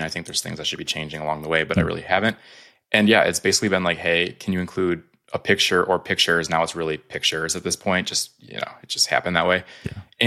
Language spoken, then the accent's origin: English; Wisconsin, United States; I'm from Wisconsin, still live in Wisconsin.